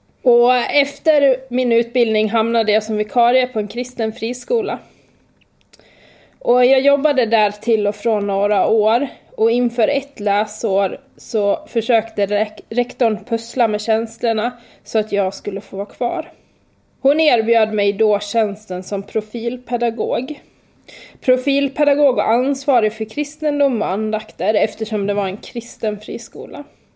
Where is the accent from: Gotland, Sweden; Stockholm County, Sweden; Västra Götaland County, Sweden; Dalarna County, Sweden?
Dalarna County, Sweden; Borlänge; Jag växte upp i Dalarna, utanför Borlänge, och visste från lågstadiet att jag skulle bli lärare när jag blev stor.